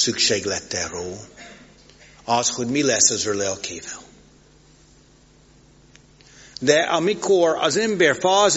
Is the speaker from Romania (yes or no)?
no; United States; Hungarian is a second language; now in Hungary; Államokban, ahol én növekedtem föl, és itt Magyarországon lényegesen változott az én életemben.